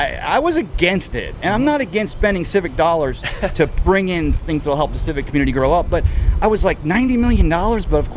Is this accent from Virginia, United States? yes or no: no; Staten Island, New York, United States; I'm Staten Island. So we got three New York boys in the house today.